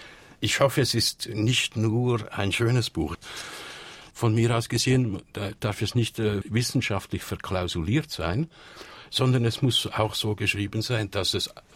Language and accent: German; Kriens, Lucerne, Switzerland; Ich komme von Luzern. Ich bin in Kriens aufgewachsen.